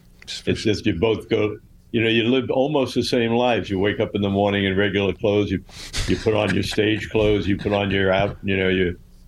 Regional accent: Oceanside, New York, United States; also born or lived in Jackson Heights; I was born in Jackson Heights. I actually got raised in Long Island, South Shore, Oceanside.

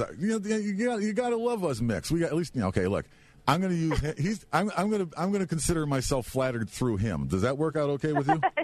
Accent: Ireland; Here's a newsflash. I'm Irish. All you have to do is count down from 4. That's, you know how things work out with the Irish.

